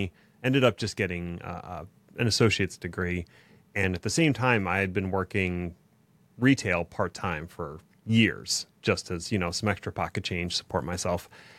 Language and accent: English; Pennsylvania, United States; And I born and raised in Pennsylvania.